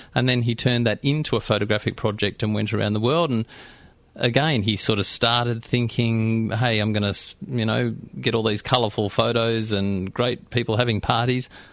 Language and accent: English; Sydney, New South Wales, Australia; I'm from Sydney.